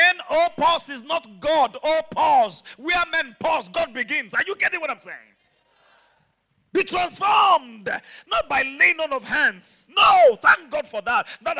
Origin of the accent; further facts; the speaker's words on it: Mokola, Oyo, Nigeria; When I was growing up in Mokola, we believed, we were told, and we saw that the only way we had a future was to go abroad. So we did everything to go abroad.